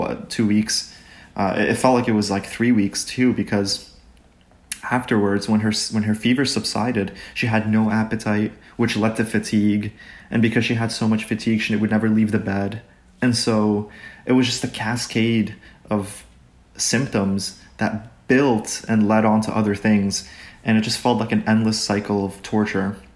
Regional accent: Egypt; also born or lived in Chile; now in United States; New Jersey, 20 minutes away from New York City. And so this is where I've been living for nearly 10 years. I was born and raised in Egypt. I lived in Chile for a bit, and then here we are in New Jersey.

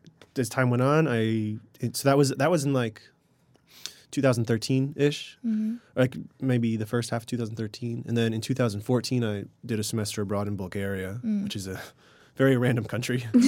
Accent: tri-state area, United States; I'm from mostly the tri-state area in the United States.

